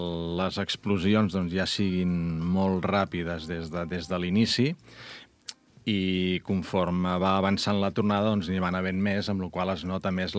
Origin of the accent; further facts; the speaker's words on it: Vilafranca del Penedès, Catalonia, Spain; jo sóc de Vilafranca, amb la qual cosa doncs, hi tinc un cert especial carinyo